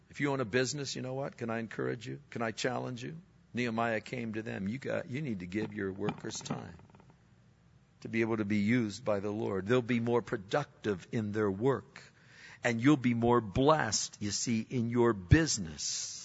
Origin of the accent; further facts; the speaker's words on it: Pennsylvania, United States; I was from Pennsylvania, so we'd have supper.